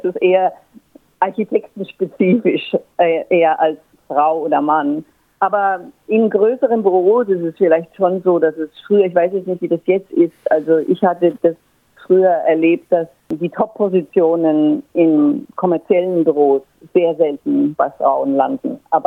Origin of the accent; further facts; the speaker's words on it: Würzburg, Bavaria, Germany; also born or lived in Frankfurt / Paris / Berlin; Ich komme aus Würzburg, das ist Franken, Norden von Bayern, gehört also noch zu Bayern. Und habe dort auch studiert, habe aber dann in Frankfurt und dann auch in Paris und zum Schluss in Berlin gearbeitet.